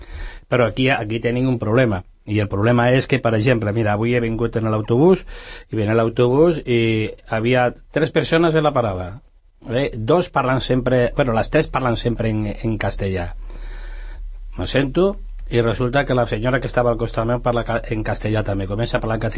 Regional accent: Extremadura, Spain; Catalan is a second language; now in La Floresta, Spain; jo no soc català, jo soc extremeny, jo soc castellà

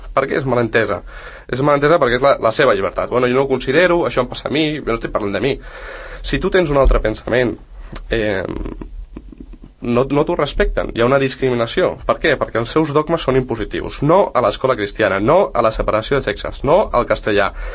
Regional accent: Catalonia, Spain

